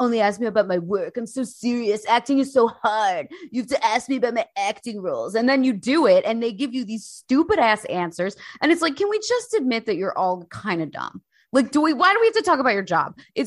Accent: United States; now in United Kingdom; And as an American of blonde experience living in the UK

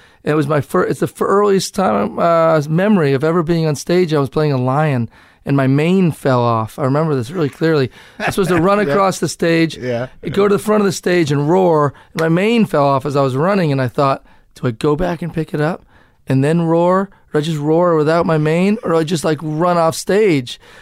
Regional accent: Cambridge, Massachusetts, United States; also born or lived in Falmouth; I grew up in Cambridge.

